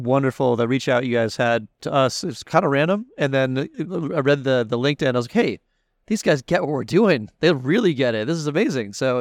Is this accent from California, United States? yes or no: no; Massachusetts, United States; I come from Western Massachusetts, and I grew up in an era, kind of hippy-dippy granola part of Massachusetts, where acid rain was a big issue.